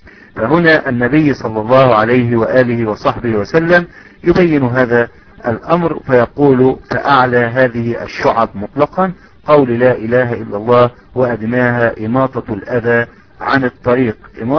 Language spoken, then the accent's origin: Arabic; Egypt; كما نقول نحن في عندنا في مصر حاجة و70 شعبة